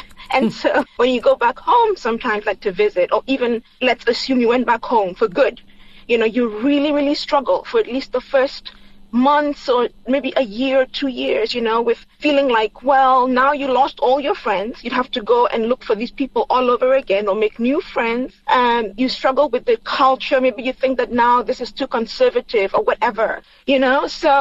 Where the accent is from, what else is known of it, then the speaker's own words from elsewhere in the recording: Kenya; moved away as an adult; now in United States; Yeah, I was born and raised in Kenya. I left Kenya when I was 18 or 19, I think 18 years old. I went to college in the U.S.